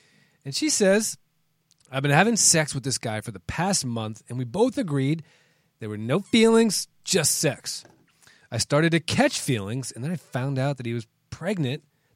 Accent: Washington, District of Columbia, United States; So catching feelings is a phrase that actually originated in D.C., in my hometown, in like 98, 99.

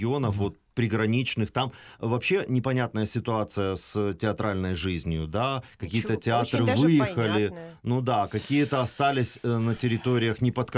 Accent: Mykolaiv, Mykolaiv Oblast, Ukraine; А от, скажімо, в моєму рідному місті Миколаєві є музичний театр

